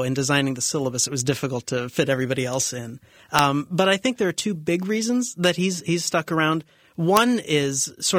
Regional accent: Indiana, United States; it resides in several places, both in Iowa and my home state of Indiana.

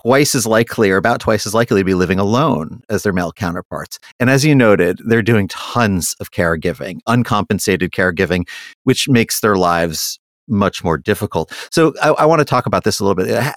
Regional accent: New York, United States; I'm a New Yorker originally

